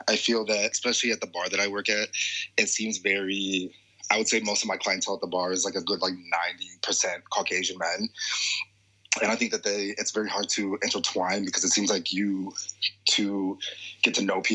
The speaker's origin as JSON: {"language": "English", "country": "United States", "said": "being an American citizen in a different country with what's happening in my country"}